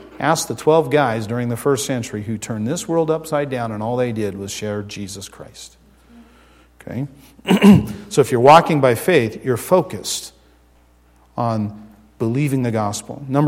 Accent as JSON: {"language": "English", "region": "Arizona", "country": "United States", "said": "I mean, I'm from Arizona. And when you see a fountain in the desert, it's just really cool."}